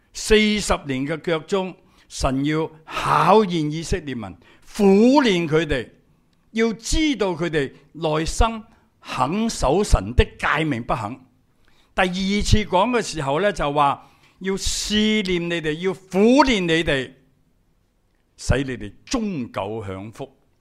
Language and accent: Chinese; Tiu Keng Leng, Hong Kong; 我从小在香港出世，在香港大，我就住在调根岭。